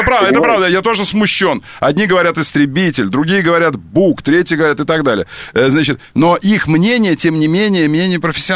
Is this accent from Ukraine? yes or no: yes; Ukraine; Ну, так хорошо, я тоже хохол, круто.